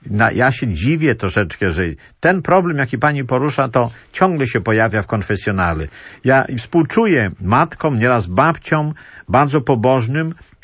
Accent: Płock, Masovian Voivodeship, Poland; ja z Płocka pochodzę

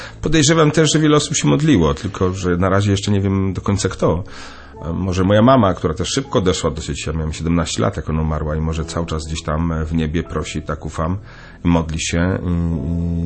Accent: Gdańsk, Pomeranian Voivodeship, Poland; No, ja pochodzę z Gdańska.

